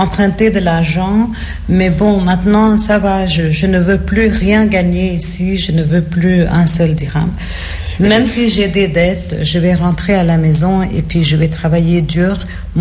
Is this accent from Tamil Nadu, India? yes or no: yes; Chennai, Tamil Nadu, India; Je suis de Madras, Tamil Nadu